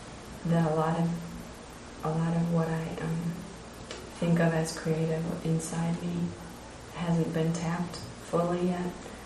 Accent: Chicago, Illinois, United States; from Chicago.

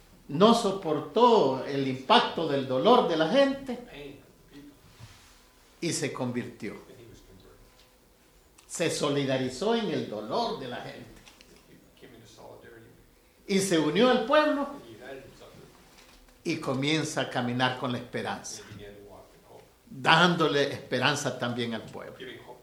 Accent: El Salvador; allá en mi país, El Salvador, cuando había guerra, las iglesias fuimos unidas.

